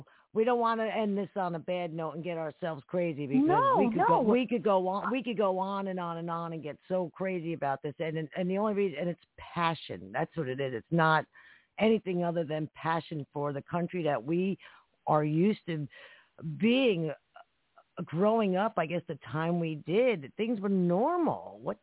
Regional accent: United States; I vote Democratic, but I'm American. I care about the country.

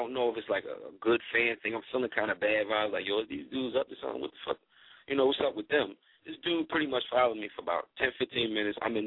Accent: Philadelphia, Pennsylvania, United States; I come from Philly. We come from nothing. Just to stand in front of my corner

